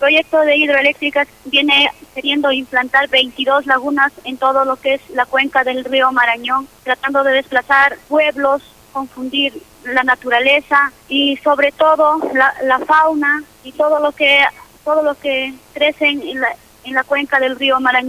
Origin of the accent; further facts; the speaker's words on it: Celendín, Cajamarca, Peru; vengo de Perú, departamento de Cajamarca, provincia de Selendín.